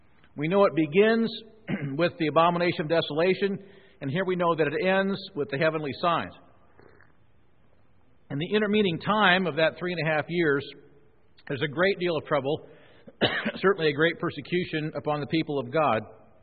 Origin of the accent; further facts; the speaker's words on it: Midwest, United States; now in Washington, United States; I grew up back in the Midwest where we really understood lightning